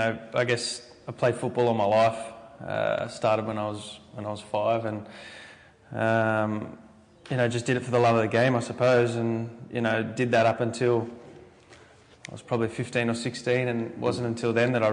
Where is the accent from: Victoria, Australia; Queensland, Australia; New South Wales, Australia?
New South Wales, Australia; East Ryde; I grew up, we're in North Ryde now. I grew up in East Ryde and spent a lot of, spent my whole childhood in this area.